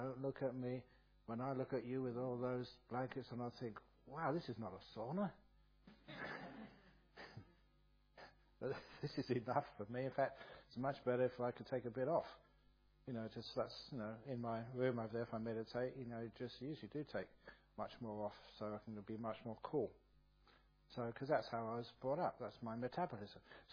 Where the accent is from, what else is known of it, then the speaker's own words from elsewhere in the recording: England, United Kingdom; And he was Asian. I am English.